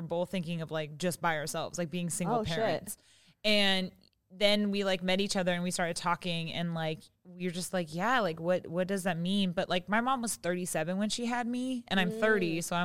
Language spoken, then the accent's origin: English; Seattle, Washington, United States; now in Los Angeles, United States; I'm from Seattle and I live in LA.